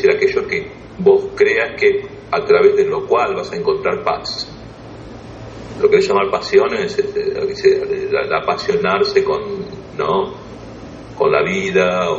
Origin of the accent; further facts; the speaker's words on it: Argentina; Bueno, yo soy de Argentina, los helados argentinos no son el helado dulce de leche.